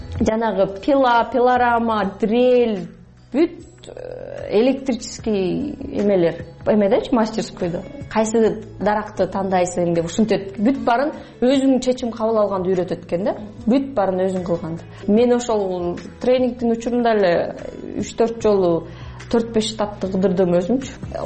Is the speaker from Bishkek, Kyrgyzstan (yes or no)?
no; Issyk-Kul Region, Kyrgyzstan; Мен өзүм негизи көлдө төрөлүп өскөм. Жети Өгүз районунда